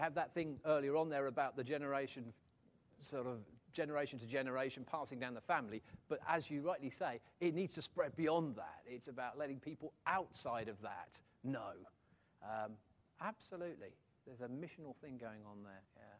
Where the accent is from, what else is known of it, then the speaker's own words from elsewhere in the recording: England, United Kingdom; We are not generally, being very English, very British about these things, terribly good at these sort of effusive demonstrations of love and worship.